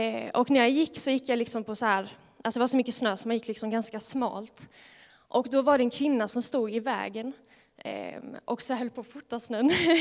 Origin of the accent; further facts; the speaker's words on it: Kristianstad, Skåne, Sweden; Kommer ni från Kristianstad? Det är jag med.